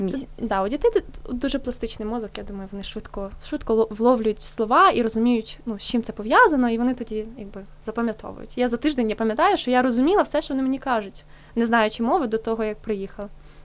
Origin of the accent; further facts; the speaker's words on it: Volyn Oblast, Ukraine; Я взагалі родом з Волинської області, з містечка. Хоча люди з того містечка думають, що вони з великого міста, то таке.